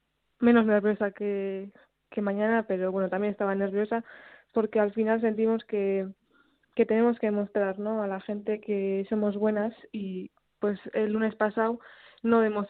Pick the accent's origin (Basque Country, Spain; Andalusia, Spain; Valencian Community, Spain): Basque Country, Spain; Durango; para demostrar a Durango, a mi pueblo, que joder, pues que también las chicas estamos ahí.